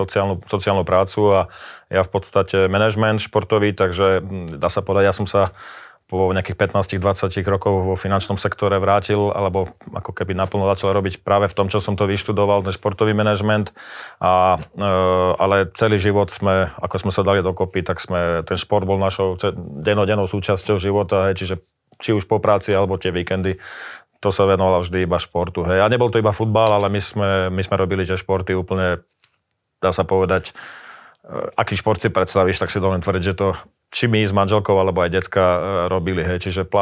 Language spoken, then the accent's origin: Slovak; Gelnica, Košice Region, Slovakia; now in Bratislava, Slovakia; už je to množstvo rokov, čo sme spoločne v Bratislave, ale ako si povedal, ja som rodák z Galnice, z východného Slovenska